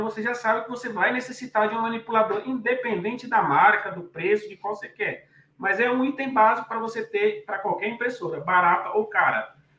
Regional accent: Pernambuco, Brazil; Eu sou pernambucano e sou descendente italiano

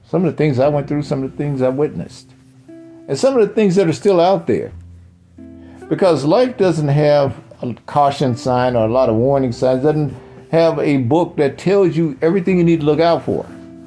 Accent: Mississippi, United States; I know growing up in Mississippi, society would have liked me, that society that was in charge, would have liked for me to have that low self-esteem

